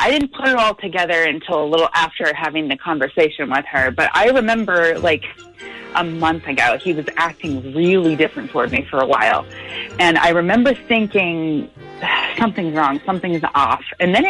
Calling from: Hampton, United States; I'm in Hampton.

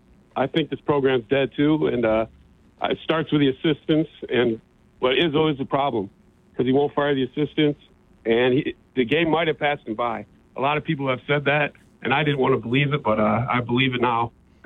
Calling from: Holt, Michigan, United States; from Holt.

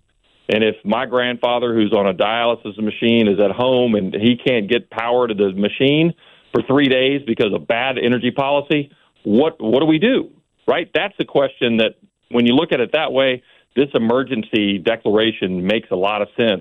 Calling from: Houston, Texas, United States; And I'm calling you from Houston, Texas this morning. So, you know, I lived that storm, and we were without power for about 49 hours.

